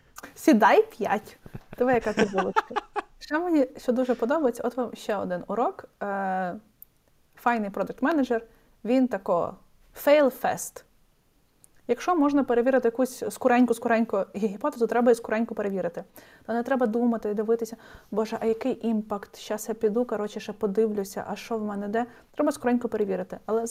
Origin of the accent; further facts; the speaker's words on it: Khmelnytskyi, Khmelnytskyi Oblast, Ukraine; also born or lived in Lviv; Я жила у Львові з гуртожитку, бо я сама з Хмельницького.